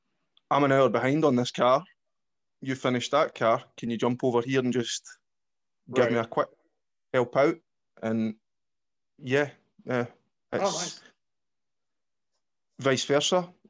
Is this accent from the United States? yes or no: no; Scotland, United Kingdom; You're an American, I'm Scottish. Some things we say can be different, but mean the same thing.